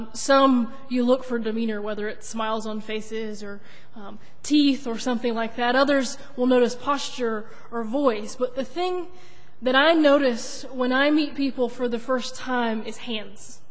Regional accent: Moncks Corner, South Carolina, United States; I grew up in Monk's Corner, but I guess I considered my home church Trinity United Methodist Church in Charleston.

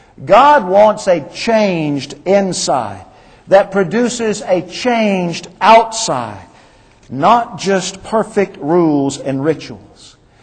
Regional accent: Woodruff, United States; my old friend growing up in Woodruff, David Schmidt. Growing up, Dave was my best friend

